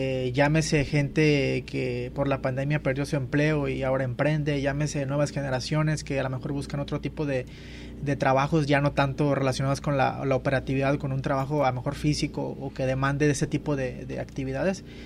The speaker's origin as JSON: {"language": "Spanish", "country": "Mexico", "said": "como mexicanos"}